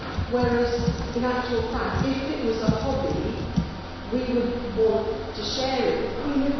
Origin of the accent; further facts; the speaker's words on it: United Kingdom; We're very British.